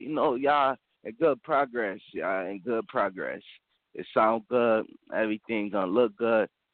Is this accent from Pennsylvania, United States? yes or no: no; Rochester, New York, United States; yeah, I'm from